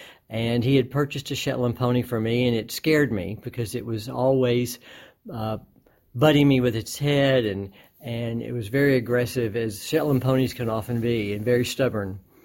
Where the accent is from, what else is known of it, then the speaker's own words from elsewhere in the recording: Gregton, Texas, United States; And my family was no different. I grew up in the Gregton community. A lot of people refer to it now as Pine Tree, on my family's farm.